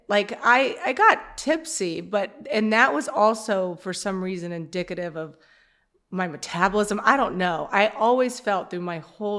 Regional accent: Birmingham, Alabama, United States; So I'm from Birmingham, Alabama.

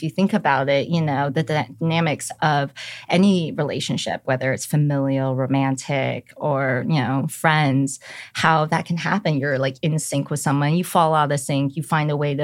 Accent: California, United States; I grew up a lot in the Bay Area and have a very strong love for San Francisco.

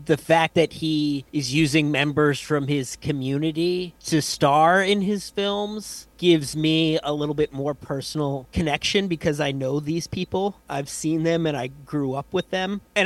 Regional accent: Danvers, Massachusetts, United States; high school in Danvers. You know, I'm just so glad that we have this wonderful filmmaker representing my hometown for audiences to see.

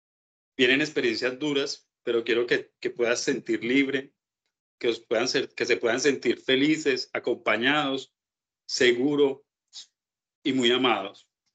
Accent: Medellín, Antioquia, Colombia; Como sabemos, somos los dos de Medellín, mucha violencia, que esto ya lo contaremos más adelante, lo vivimos.

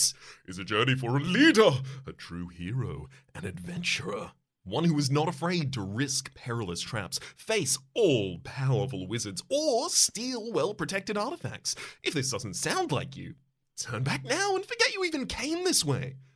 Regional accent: Australia; I'm Australian.

